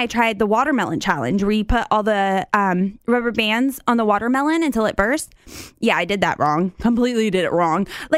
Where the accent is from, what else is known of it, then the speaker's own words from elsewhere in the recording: the South, United States; But my mom, we're from the South.